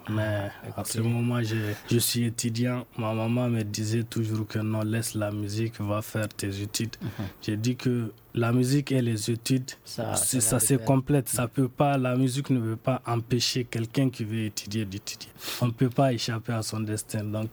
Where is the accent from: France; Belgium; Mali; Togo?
Mali; Bourem, Gao; now in Bamako, Mali; J'ai fait du théâtre chez moi à Bourem, à travers les mini-semaines, les semaines régionales.